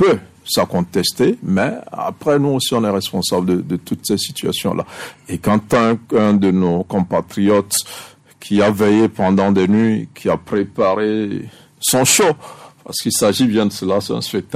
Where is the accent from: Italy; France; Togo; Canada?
Togo; nous sommes membres du Commonwealth, mais combien de Togolais parlent l'anglais?